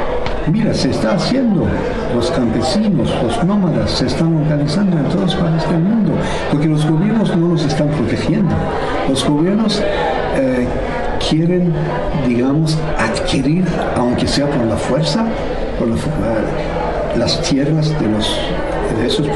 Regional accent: Iran; Por ejemplo, en mi tierra en Irán

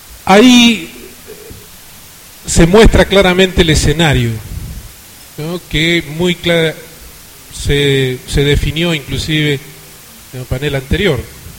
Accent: Argentina; hace más de 50 años, en mi país, en Argentina

